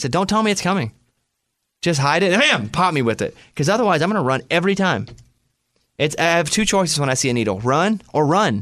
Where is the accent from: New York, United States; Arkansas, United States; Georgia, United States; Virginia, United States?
Arkansas, United States; Growing up in Arkansas in the woods, ticks were just such a normal part of life.